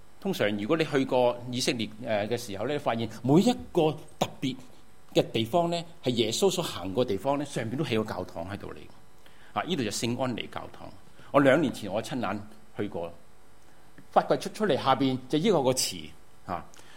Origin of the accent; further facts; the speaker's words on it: Guangdong, China; 我们作为中国人也是广东人。